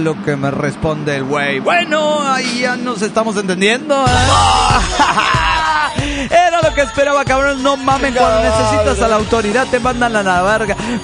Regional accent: Mexico City, Mexico; del DF mexicano.

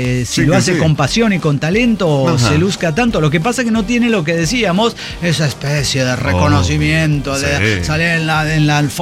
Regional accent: Mexico City, Mexico; Soy de Ciudad de México.

